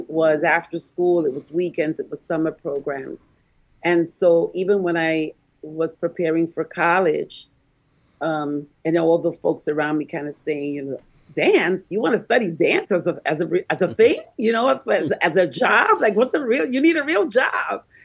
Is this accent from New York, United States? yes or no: yes; New York City, New York, United States; Well, I am born and raised in East Harlem, Spanish Harlem, what's known as El Barrio, here in New York City. I'm born to Puerto Rican parents.